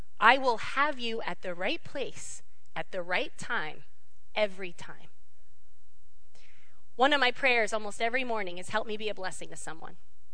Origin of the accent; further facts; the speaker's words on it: Pennsylvania, United States; And I said, "Oh, I'm from Pennsylvania, too."